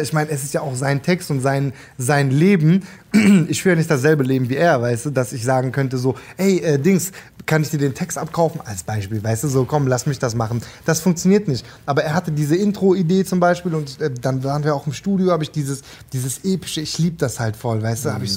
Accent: Leonberg, Baden-Württemberg, Germany; also born or lived in Stuttgart; Stuttgart, Leonberg halt aufgewachsen, aber in Stuttgart geboren.

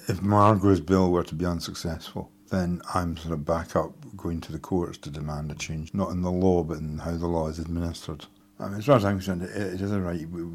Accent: Glasgow, Scotland, United Kingdom; I'm from Glasgow.

